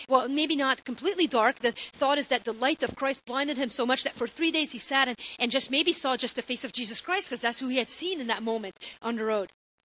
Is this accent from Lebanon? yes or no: yes; Lebanon; born or raised there